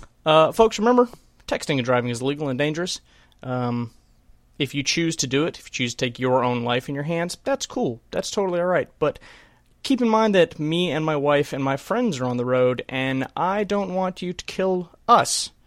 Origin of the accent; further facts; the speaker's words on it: Statesboro, Georgia, United States; a local restaurant that just opened up here in my hometown, Statesboro, Georgia